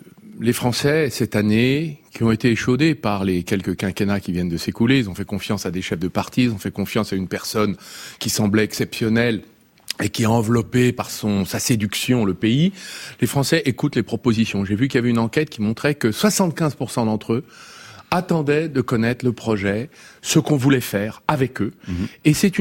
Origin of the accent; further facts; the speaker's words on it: Clamecy, Bourgogne-Franche-Comté, France; C'est ce que je me suis employé à faire à Clamecy, ma ville natale, dans la Nièvre, sous-préfecture de la Nièvre